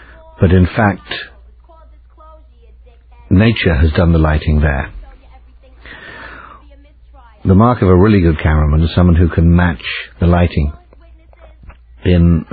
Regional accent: England, United Kingdom; because I'm from England and a foreigner, not brought up watching American television, it didn't bother me.

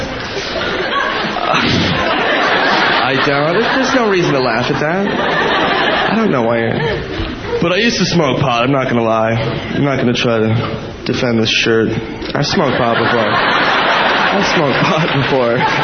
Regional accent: Minnesota, United States; My first job, I worked at Planet Hollywood. Back in my home state of Minnesota.

